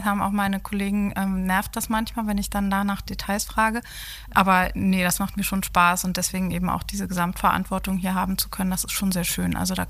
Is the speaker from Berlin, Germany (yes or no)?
yes; Berlin, Germany; Ich bin tatsächlich ein echtes Großstadtkind. Ich bin in Berlin groß geworden. Also ich bin da geboren und groß geworden.